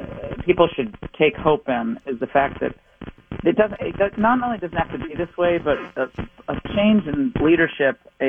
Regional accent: Glastonbury, Connecticut, United States; Yeah, well, I'm from Glastonbury, Connecticut, which is a suburb of Hartford.

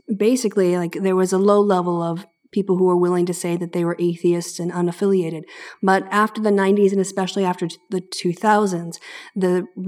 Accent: United States; what's particularly interesting to me as an American

